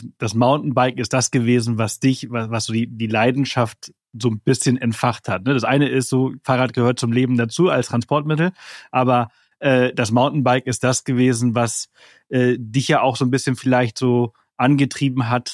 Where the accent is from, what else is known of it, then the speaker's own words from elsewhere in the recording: Balearic Islands, Spain; Ich bin auf Mallorca geboren und aufgewachsen.